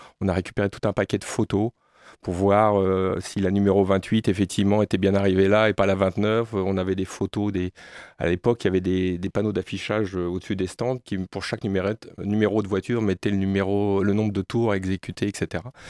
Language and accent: French; Le Mans, Pays de la Loire, France; born there; Moi, je suis né au Mans, j'ai vécu avec les 24 heures du Mans, maintenant je ne suis plus au Mans.